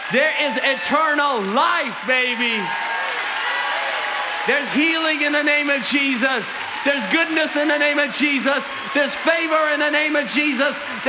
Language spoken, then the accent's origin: English; Jerusalem, Jerusalem District, Israel; also born or lived in Mount of Olives; I was born on the Mount of Olives. I grew up on the Via Dolorosa in an Armenian community in Jerusalem.